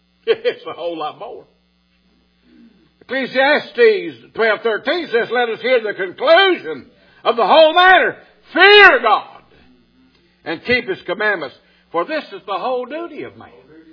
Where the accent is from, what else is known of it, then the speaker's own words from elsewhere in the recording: England, United Kingdom; I don't like using Greek when I'm preaching because I'm an English person.